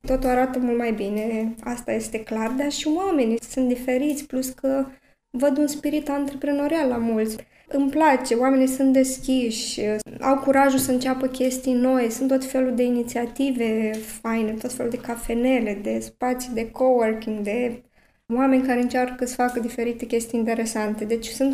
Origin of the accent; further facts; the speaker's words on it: Pașcani, Iași County, Romania; also born or lived in Heidelberg, Germany; eu, de exemplu, vin din Pașcani, deci Iași, într-adevăr, s-a ridicat foarte, foarte mult. Și chiar e un oraș în care se poate trăi. La început aveam dubii că o să pot să trăiesc în România după ce am trăit într-un oraș absolut superb din Germania, Heidelberg